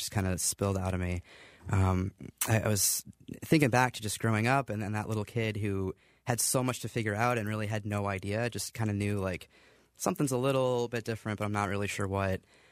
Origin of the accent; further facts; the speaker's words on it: Iowa, United States; moved away as an adult; now in Boston, United States; I grew up in Iowa, but then I moved to Boston, and I think just moving to a new city in a bigger environment, meeting a lot of new people